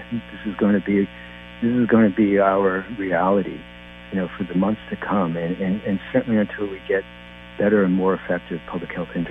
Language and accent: English; New Jersey, United States; now in Connecticut, United States; so, you know, I grew up in New Jersey, but I'm in Connecticut